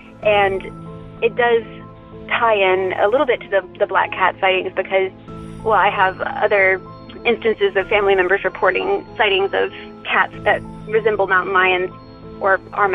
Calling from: North Carolina, United States; Hi, Derek. … I'm calling from Western North Carolina.

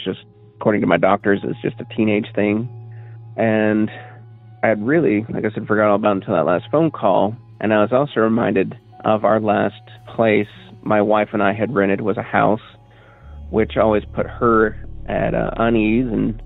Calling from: Cookeville, Tennessee, United States

